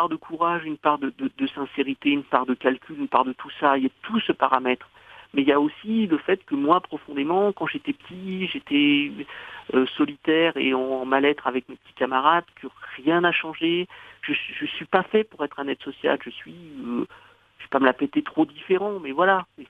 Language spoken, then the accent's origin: French; France; quand je dis que je suis un pur français